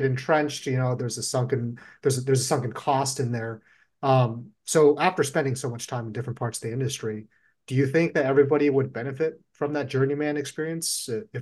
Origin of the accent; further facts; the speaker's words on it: Silicon Valley, California, United States; Certainly, my father, we grew up in Silicon Valley. My dad was a software engineer. He immigrated over from China on a visa, and like he changed companies multiple times throughout my childhood.